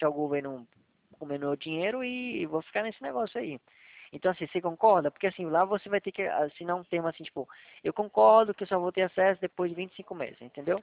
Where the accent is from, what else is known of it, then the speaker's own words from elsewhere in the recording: Northeast Region, Brazil; é da minha terra lá, Nordeste, Nordeste